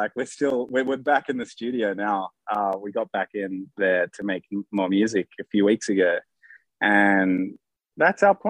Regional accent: Sydney, New South Wales, Australia; Like, in Australia, we grew up in Sydney.

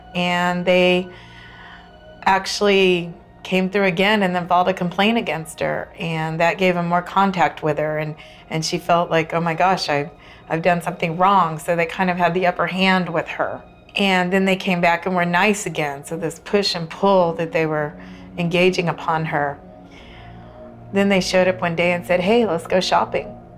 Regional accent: New Braunfels, Texas, United States; I'm from New Braunfels, Texas.

